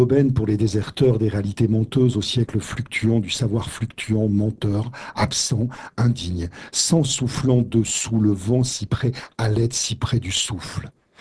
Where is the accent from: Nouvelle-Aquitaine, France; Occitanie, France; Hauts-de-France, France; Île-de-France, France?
Hauts-de-France, France; Denain; born there; parce que je suis né à Denain, donc ce canton